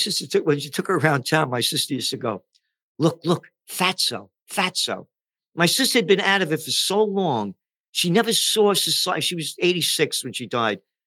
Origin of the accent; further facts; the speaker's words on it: New York City, New York, United States; Oh, by the way, we grew up in the Bronx.